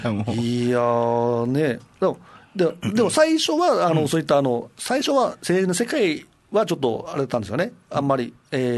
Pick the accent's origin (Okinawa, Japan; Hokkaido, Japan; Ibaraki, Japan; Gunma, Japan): Okinawa, Japan; Naha; born there; 僕は、まあ、那覇生まれなんで、ね、寂しいなってもあるんですよね。